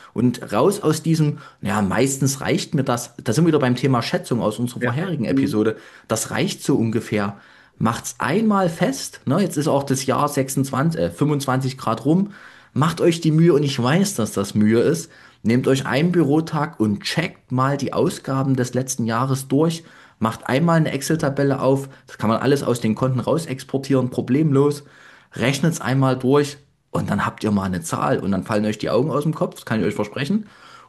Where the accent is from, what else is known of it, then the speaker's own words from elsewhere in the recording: Leipzig, Saxony, Germany; ich komme aus Leipzig